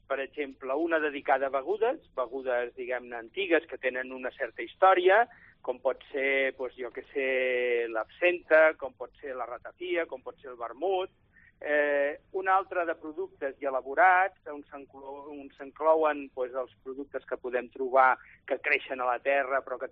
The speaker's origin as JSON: {"language": "Catalan", "town": "La Bisbal d'Empordà", "region": "Catalonia", "country": "Spain", "tie": "born or raised there", "said": "Ostres, això és el que jo, de jove, a la Bisbal, quan era festa major, es feia."}